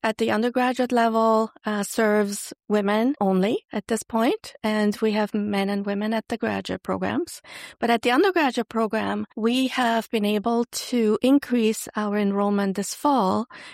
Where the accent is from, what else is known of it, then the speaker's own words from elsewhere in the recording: Switzerland; now in Milwaukee, United States; So I grew up in Switzerland, and never in my wildest dream did I think I would ever end up in Milwaukee.